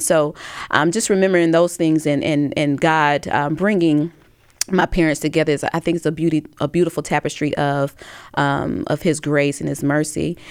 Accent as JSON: {"language": "English", "region": "Alabama", "country": "United States", "tie": "born or raised there", "said": "this is the experience of me growing up in Alabama, growing up with parents who was not afraid of our history"}